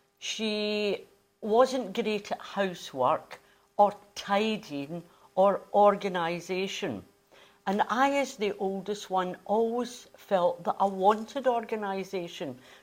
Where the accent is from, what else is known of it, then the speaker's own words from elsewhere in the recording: Cranhill, Scotland, United Kingdom; Well, I was brought up in the East End. My family moved into their two-apartment house in Cranhill, which was an East End housing scheme post-war.